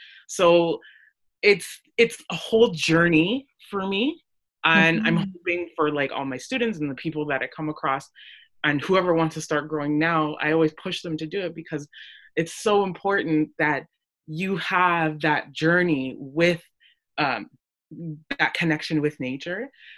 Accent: Scarborough, Ontario, Canada; I grew up in, I guess you could say, the hood, where I grew up in Scarborough.

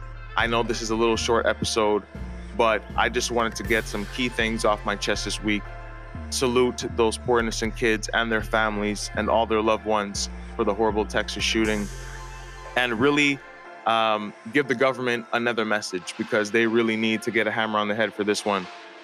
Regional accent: Quebec, Canada; first language English; But my mother tongue is English. I was born English and I will die English.

